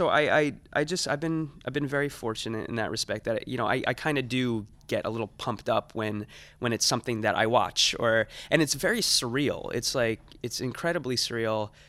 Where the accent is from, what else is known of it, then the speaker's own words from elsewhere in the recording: New Jersey, United States; I'm from New Jersey, so, it wasn't a big commute.